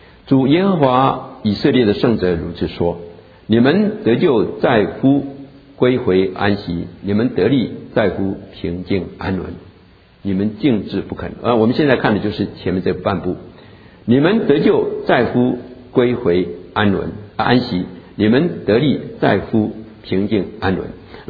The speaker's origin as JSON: {"language": "Chinese", "country": "Taiwan", "tie": "born or raised there", "said": "因为我从小的时候在台湾从来没有人叫星期的啊，台湾没有人叫星期的"}